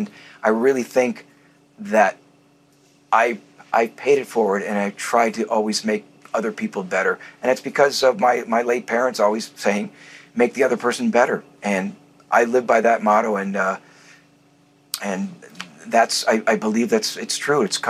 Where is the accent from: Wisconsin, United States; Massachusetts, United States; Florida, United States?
Wisconsin, United States; Milwaukee; moved away as an adult; You know, Laura, I came out from Milwaukee, Wisconsin, to become an actor.